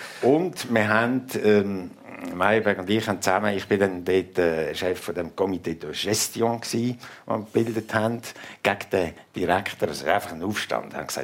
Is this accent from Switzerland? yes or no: yes; Switzerland; now in Germany; als Schweizer